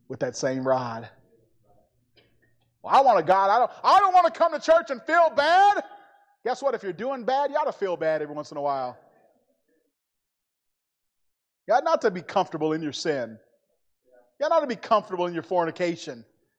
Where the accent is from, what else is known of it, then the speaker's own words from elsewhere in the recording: Milwaukee, Wisconsin, United States; You know, I'm from Milwaukee, Catholic. You know what that means?